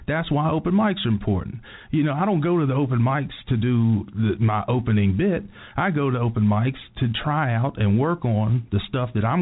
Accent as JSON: {"language": "English", "town": "Beckley", "region": "West Virginia", "country": "United States", "also_born_or_lived": "Nashville", "said": "I'm from Beckley, by the way, Shady Spring, to be a little more specific. So I am a hometown boy."}